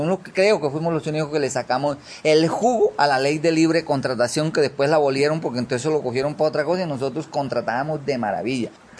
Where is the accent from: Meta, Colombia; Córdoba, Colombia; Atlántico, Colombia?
Córdoba, Colombia; also born or lived in Antioquia; Yo nací en Antioquia, pero me crié en el sur de Córdoba, concretamente en lo que es la región del Manso, Llanos del Tigre, Sinú, sector Manso Tigre, Sinú.